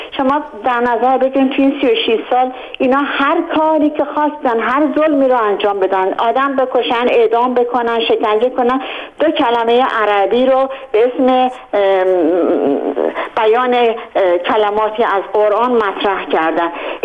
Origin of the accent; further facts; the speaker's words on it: Ahvaz, Khuzestan, Iran; من خودم خوزستانی هستم و تمام تا 18-19 سالگی در اهواز بزرگ شدم و تابستون ها ما برای فرار از گرمای خوزستان به تهران میومدیم